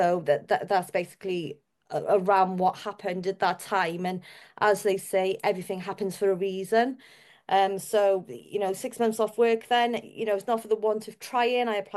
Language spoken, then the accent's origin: English; Wales, United Kingdom; I'm from South Wales, and I'm a marketer.